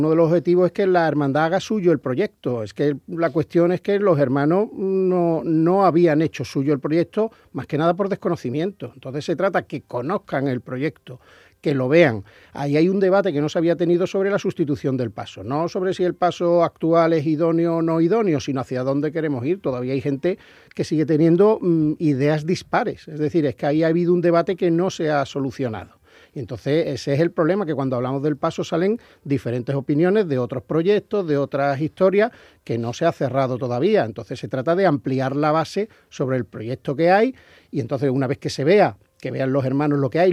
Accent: Madrid, Community of Madrid, Spain; Es que yo de chico vivía en Madrid, entonces el cielo de Madrid un miércoles de ceniza es muy triste.

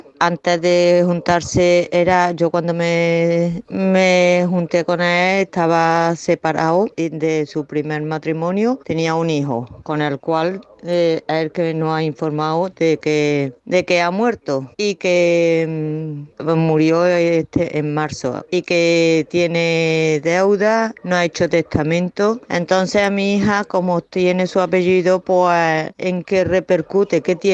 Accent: Córdoba, Andalusia, Spain; de Córdoba.

